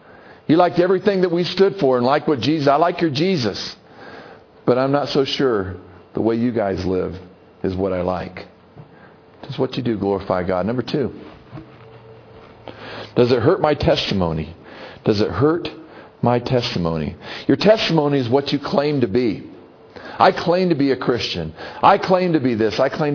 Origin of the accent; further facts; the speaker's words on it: the South, United States; And I guess just growing up in the South, maybe, you know.